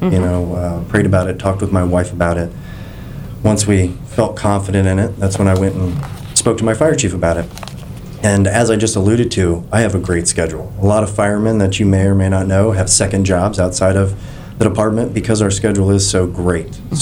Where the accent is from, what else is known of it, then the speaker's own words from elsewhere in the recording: Clearwater, Florida, United States; a 36-year-old second-generation Clearwater native.